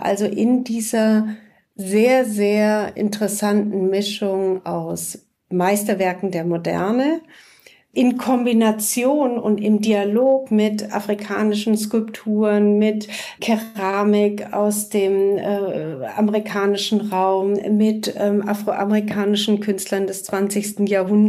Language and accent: German; Munich, Bavaria, Germany; Aber tatsächlich bin ich geboren und aufgewachsen erst zunächst in München. Und auch mit die Familie meiner Mutter kommt ursprünglich aus Halle.